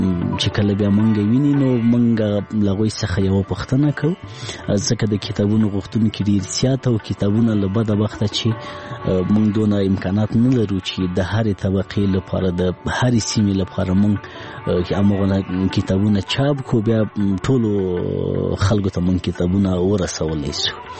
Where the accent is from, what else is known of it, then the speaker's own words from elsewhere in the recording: Laghman, Afghanistan; زه په لغمان کې پیدا شوم لغمان کې را لوی شوم خوانځي مې په لغمان کې لوسته هغه کتابو او تعلیم او کتابچی او قلم سره زه په لغمان کې آشنا شوم